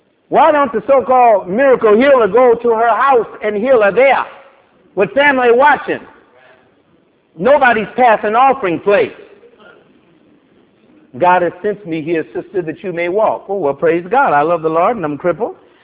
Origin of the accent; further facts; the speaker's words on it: Missouri, United States; Show me. I'm from Missouri. I got to see it.